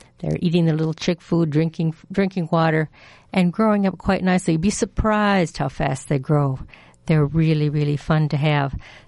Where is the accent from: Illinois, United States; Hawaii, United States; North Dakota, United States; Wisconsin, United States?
Wisconsin, United States; now in Iowa, United States; Yeah, cornbread is something that I came to actually after I moved to Iowa. I grew up in Wisconsin